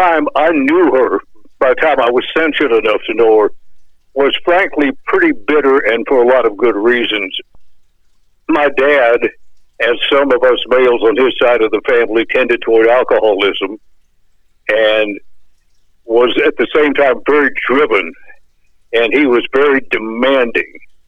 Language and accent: English; Stuttgart, Arkansas, United States; also born or lived in Little Rock, United States; When I was a child, when I was at midterm of my first grade year in school, we moved from Little Rock, Arkansas to Stuttgart, Arkansas.